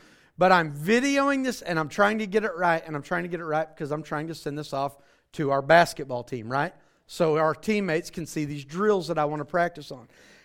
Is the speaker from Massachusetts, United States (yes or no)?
no; Choctaw, Oklahoma, United States; right? Some of you know that. I grew up in Choctaw, Oklahoma. I'm from this area. Most of my family is within a 10-mile radius of the house that I grew up in, okay?